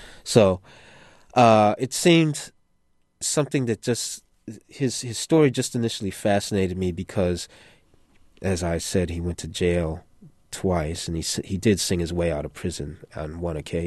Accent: Detroit, Michigan, United States; I grew up in Detroit.

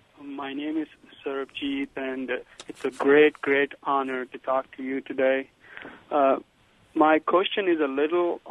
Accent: India; I was born and raised in India and have lived my whole life with the constant reminder of the turmoil which is going on in Kashmir

